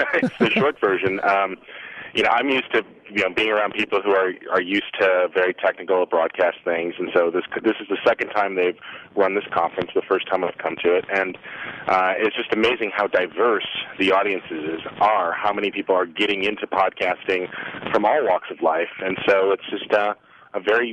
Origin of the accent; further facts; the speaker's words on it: California, United States; born there; I was born in California. I always enjoy coming back.